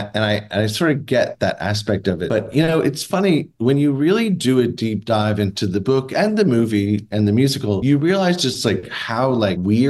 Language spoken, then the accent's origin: English; Scotland, United Kingdom; I'm Scottish and I'm Irish and I'm very self-deprecating.